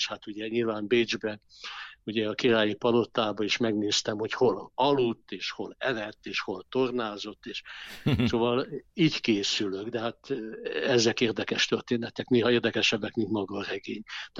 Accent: Nyíregyháza, Szabolcs-Szatmár-Bereg, Hungary; abban a környezetben, amin én felnőttem Nyíregyházán, általános iskolában

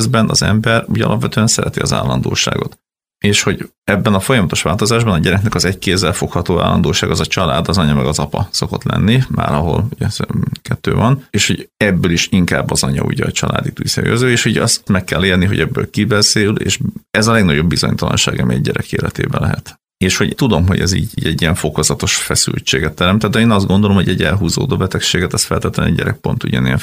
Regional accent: Gyula, Békés, Hungary; mi ugye ő is Gyulai, én is Gyulai vagyok

